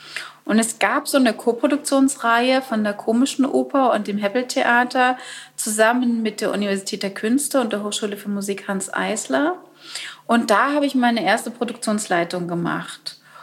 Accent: East Germany, Germany; bin ich in der DDR aufgewachsen, da war das sowieso nochmal ein anderes Ding

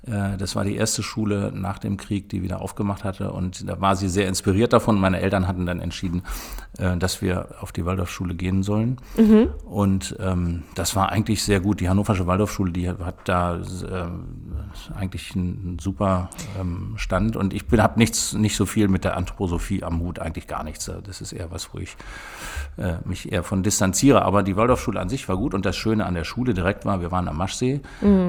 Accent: Gehrden, Lower Saxony, Germany; Das ist meine Heimat. Ich bin in Gerden geboren und bin hier groß geworden mit meinen Geschwistern.

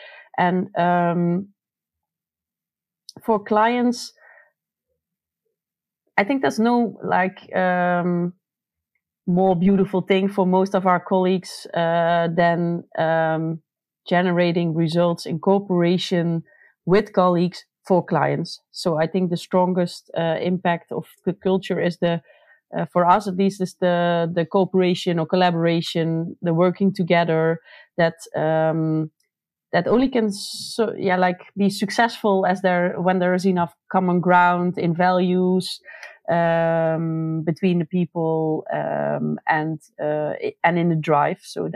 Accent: Netherlands; English is a second language; from the Netherlands, indeed.

